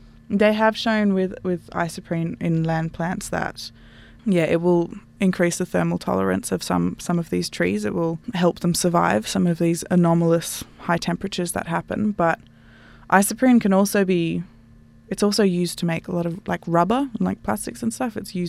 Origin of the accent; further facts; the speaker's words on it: Canberra, Australian Capital Territory, Australia; I'm from Canberra originally, and when you drive down the coast, there's like, you often see them on the edge of the roads.